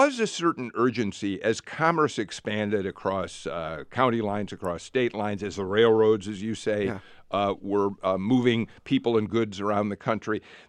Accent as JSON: {"language": "English", "town": "Chicago", "region": "Illinois", "country": "United States", "tie": "born or raised there", "lives_now": "Atlanta, United States", "said": "I grew up in Chicago. Chicago is really pretty close to the eastern edge of the central time zone. The sun came up early in Chicago, and I'm an early riser. I loved that. I moved to Atlanta."}